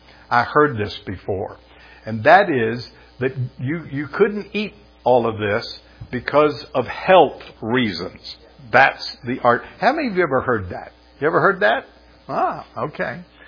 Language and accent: English; Florida, United States; Now, I grew up in Florida, and let me tell you, if this were to go on in Florida, it would kill all kinds of industry.